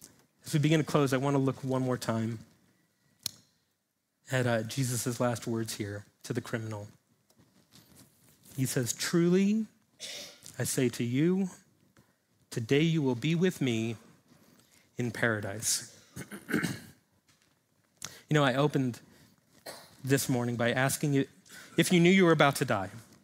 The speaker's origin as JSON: {"language": "English", "town": "New York City", "region": "New York", "country": "United States", "tie": "born or raised there", "said": "there were delis, multiple delis within walking distance because I grew up in New York City."}